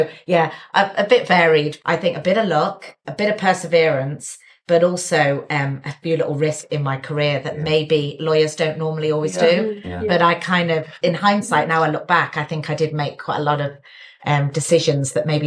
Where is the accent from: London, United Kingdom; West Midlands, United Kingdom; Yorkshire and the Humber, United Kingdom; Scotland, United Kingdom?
West Midlands, United Kingdom; I'm from the Midlands originally.